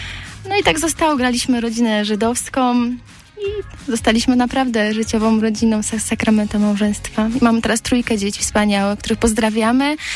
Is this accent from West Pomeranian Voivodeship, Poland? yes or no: yes; Karlino, West Pomeranian Voivodeship, Poland; ja pochodzę blisko z Kołobrzegu, z Karlina.